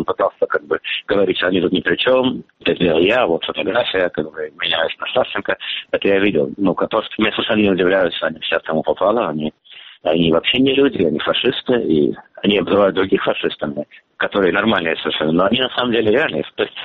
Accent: Moscow, Russia; moved away; Я как человек из Москвы, не то, что соответствуюсь, но да, все-таки я родился в Москве, я там вырос, и как бы моя бывшая родина

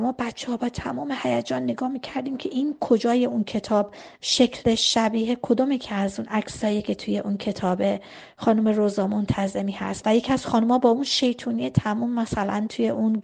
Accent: Abadan, Khuzestan, Iran; در زادگاه بچگیم زمانی که من بسیار کوچیک بودم در شهر آبادان

